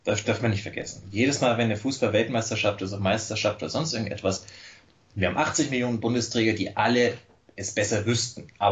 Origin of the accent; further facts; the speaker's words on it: Bavaria, Germany; Bei uns in Bayern sind hier die Grünen verboten, wie scheint.